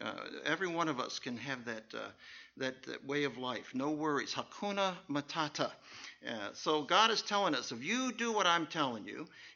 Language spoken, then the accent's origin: English; Kentucky, United States; so we grew up in Kentucky, and the University of Kentucky fans are supposed to be some of the most passionate sports fans on the planet.